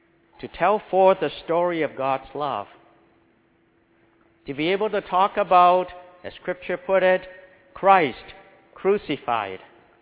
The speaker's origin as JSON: {"language": "English", "country": "Canada", "said": "You know, when I tell people we come down from Canada, they say, wow, that's a long way."}